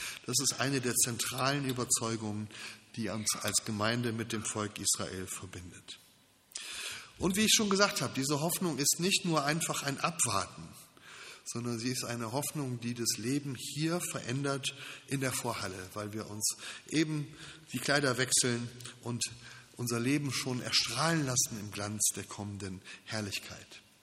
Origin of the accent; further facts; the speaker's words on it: Krefeld, North Rhine-Westphalia, Germany; ich komme ursprünglich aus der Rheinischen Kirche, also Niederrhein, Krefeld, für die, die den Ort kennen, zwischen bei Düsseldorf und Köln.